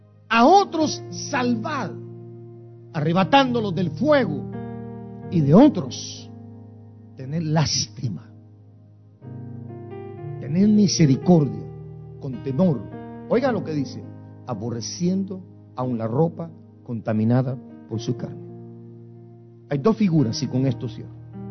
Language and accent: Spanish; Guastatoya, El Progreso, Guatemala; que fueron misioneras en mi pueblo, en Guastatoya, en Guatemala